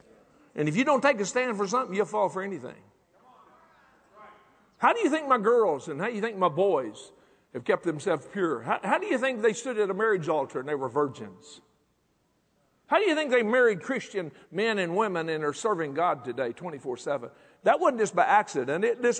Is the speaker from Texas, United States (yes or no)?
yes; Texas, United States; You know, I'm from Texas, I'm simple.